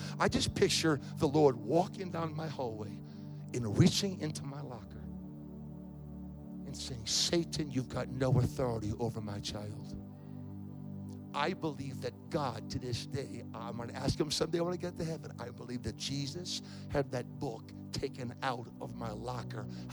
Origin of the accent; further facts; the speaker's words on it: New England, United States; You're in New England. I'm from New England.